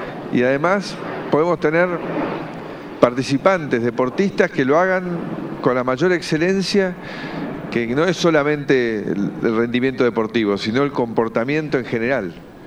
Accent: Argentina; como presidente y como argentino

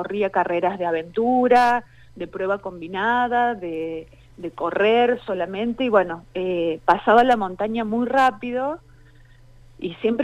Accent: Villa María, Córdoba, Argentina; moved away; soy de Córdoba, de Villa María. Hace 24 años que estoy acá, 24, 25 años.

